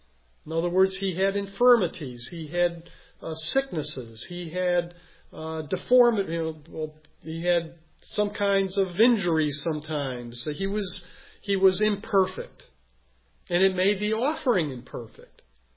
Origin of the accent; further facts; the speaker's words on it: Chicago, Illinois, United States; And I grew up in Chicago, you know, and they had the slaughterhouses